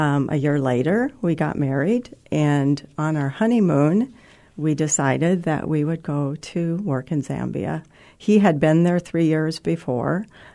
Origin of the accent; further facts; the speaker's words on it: Valley City, North Dakota, United States; I grew up in Valley City, spent the first 20 years of my life there. Went to college in Bismarck, got a nursing degree at the University of Mary.